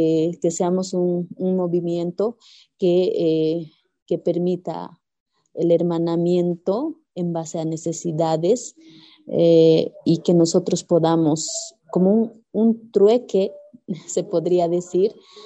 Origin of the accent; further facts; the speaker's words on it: Bolivia; todo el apoyo que hemos recibido también como bolivianas y como bolivianos